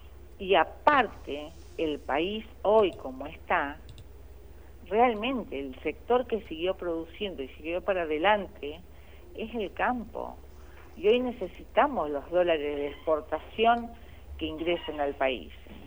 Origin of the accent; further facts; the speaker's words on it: Argentina; a tratar de unirnos como argentinos